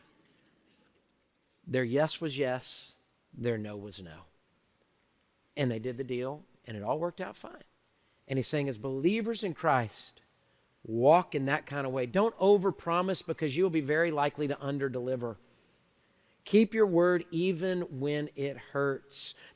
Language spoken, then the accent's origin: English; Houston, Texas, United States; I grew up here in Houston, native Houstonian, born in Herman Hospital, raised in southwest part of our city, went away to college, came back. So Houston, I know Houston, big city boy here.